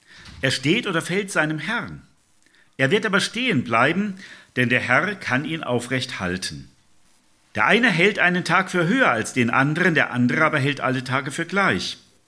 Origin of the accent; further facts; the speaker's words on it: North Rhine-Westphalia, Germany; Also ich komme aus dem Siegerland ja ursprünglich